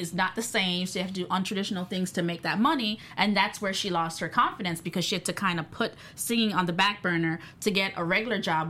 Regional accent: Miami, Florida, United States; Oh, girl, I'm from Miami.

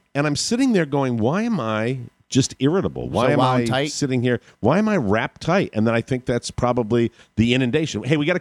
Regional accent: Manassas, Virginia, United States; Another call from my hometown of Manassas, Virginia.

